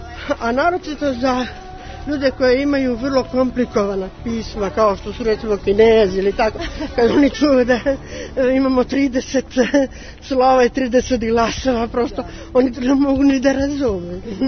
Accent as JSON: {"language": "Serbian", "town": "Kragujevac", "region": "Šumadija", "country": "Serbia", "said": "a i danas se smatra školom kod nas u Kragujevcu koja ima najstrožiji kriterijum."}